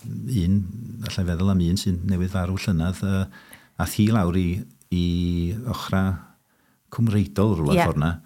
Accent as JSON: {"language": "Welsh", "region": "London", "country": "United Kingdom", "tie": "born or raised there", "said": "ges i'n geni yn Hornsey, yn Llundain, a ddyn ni'n byw fanna, tan i ryw ddwy oed, a wedyn symudon ni o Ogledd Llundain i Ogledd Orllewin Llundain, i lle'r enw Pinna."}